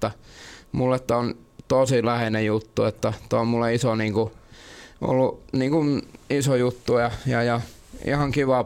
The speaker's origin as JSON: {"language": "Finnish", "town": "Vaasa", "region": "Ostrobothnia", "country": "Finland", "said": "me ollaan Vaasasta kaikki"}